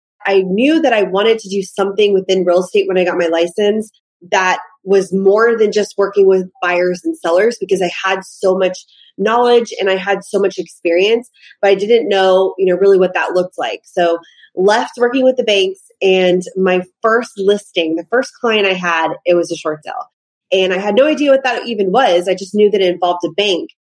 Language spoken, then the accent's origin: English; Florida, United States; now in Texas, United States; I'm originally from Florida. I moved to Texas and I fell into real estate working with these REO lenders